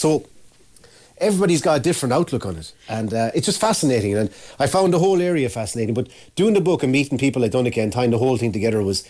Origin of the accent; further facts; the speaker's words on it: Munster, Ireland; now in Naas, Ireland; I'm obviously from Tipperary, living in Nace